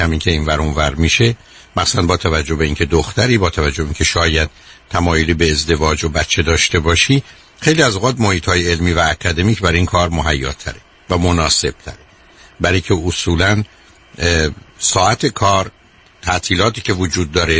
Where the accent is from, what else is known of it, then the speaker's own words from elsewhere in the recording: Iran; moved away; مثل ماهایی که از ایران آمدیم